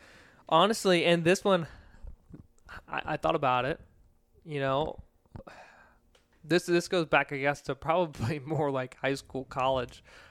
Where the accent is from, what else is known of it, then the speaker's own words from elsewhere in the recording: Virginia, United States; growing up in Virginia, and that being one of the first places ever settled and colonized, like that ground just went through so many changes